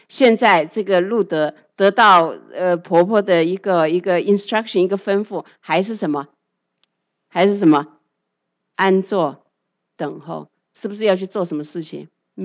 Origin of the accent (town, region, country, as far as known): China